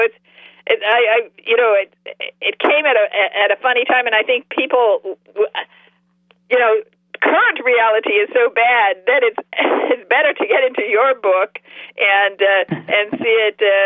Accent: Michigan, United States; moved away as an adult; now in England; When I was 21 years old, I bought a cottage in England. I'm from Michigan, but I bought a cottage in England, a 400-year-old cottage, and I moved to England

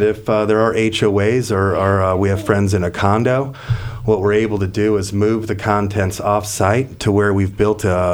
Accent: Nebraska, United States; You know, I'm from Nebraska originally. And I had moved my mother down here.

